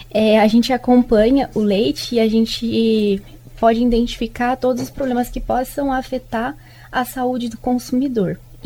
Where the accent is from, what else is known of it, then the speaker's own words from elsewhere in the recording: Avaré, São Paulo, Brazil; Sou de Avaré, interior de São Paulo, e me formei como médica veterinária